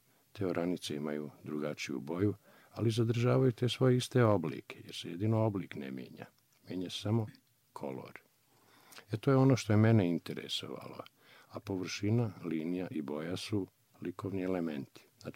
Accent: Kragujevac, Šumadija and Western Serbia, Serbia; born there; Ja sam rođen u Kragujevcu, ali moje porijeklo nije tu. Tu sam samo rodio.

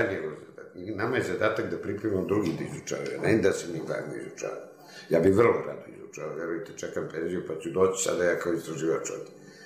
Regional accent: Romania; a ja sam iz Rumunije. Ima li to u Rumuniji možda negde neka biblioteka?

